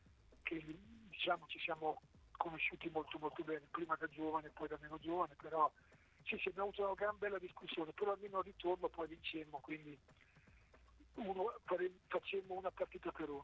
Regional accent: Senigallia, Marche, Italy; a parte che ci vivo, sono di Senigallia.

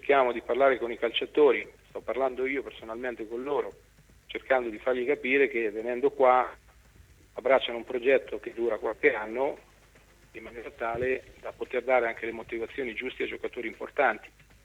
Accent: Ancona, Marche, Italy; se lo faccio perché sono di Ancona, perché amo i colori biancorossi

